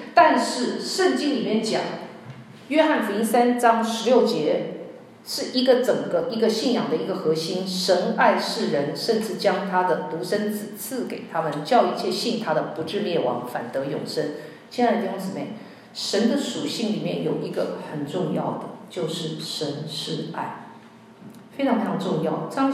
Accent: Taiwan; 没有想到我自己来自台湾，台湾的离婚率是亚洲的第一

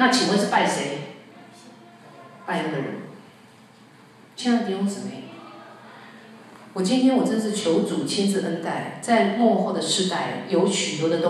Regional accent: Taiwan; 因为我自己本身从台湾来的。

